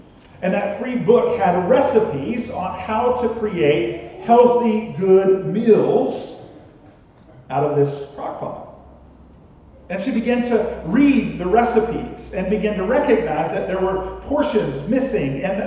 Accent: United States; now in Australia; I'm American.

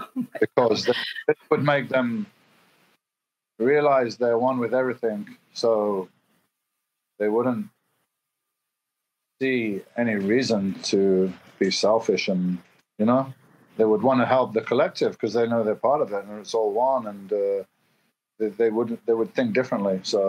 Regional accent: England, United Kingdom; now in Spain; And yeah, I used to burn because I'm from England. I wasn't used to the sun. And in England, my diet was probably quite low in antioxidants. I came to Spain.

